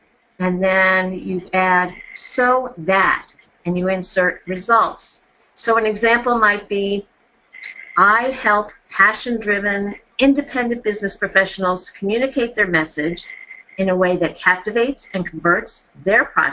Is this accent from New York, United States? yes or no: yes; New York, United States; moved away as an adult; also born or lived in Colorado; I'm originally from New York, and I came to Colorado in 1976 to get my master's degree